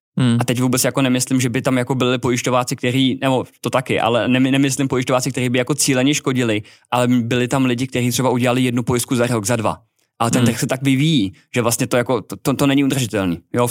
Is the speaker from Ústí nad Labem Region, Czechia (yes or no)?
yes; Děčín, Ústí nad Labem Region, Czechia; Já jsem z Děčína, což je relativně malé město